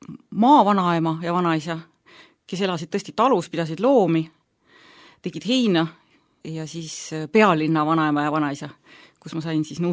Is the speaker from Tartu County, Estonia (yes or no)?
yes; Tõravere, Tartu County, Estonia; Kasvasin üles Tõravere observatooriumis. Astrofüüsikute keskel ja käisin Nõo keskkoolis